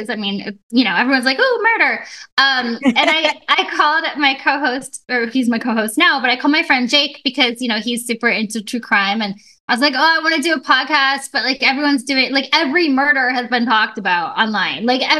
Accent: Iowa, United States; also born or lived in Wisconsin; I'm a Midwestern girl. I grew up in the Midwest, Iowa, Wisconsin. I grew up mostly in Iowa. My parents live in Wisconsin now.

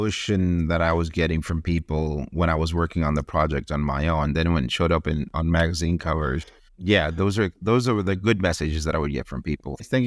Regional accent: Cuba; I grew up in Cuba as a kid where if someone punched you, you punched him back. I wasn't raised to be gentle.

